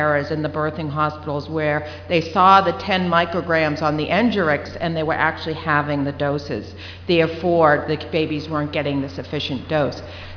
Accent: Massachusetts, United States; I'm from Massachusetts, and thank you for the presentations.

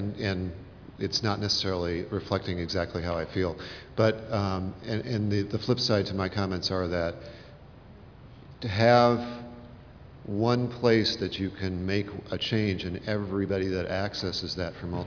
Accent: Milwaukee, Wisconsin, United States; from Milwaukee, family physician.

